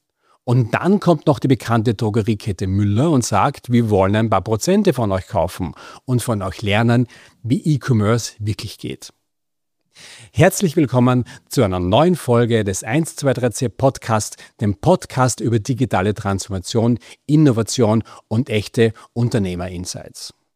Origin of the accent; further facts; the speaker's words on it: Graz, Styria, Austria; Ich freue mich sehr, dass wir hier in Graz sitzen, meiner alten Heimat. Ich bin ja da in die Schule gegangen und bin ja auch in Graz geboren worden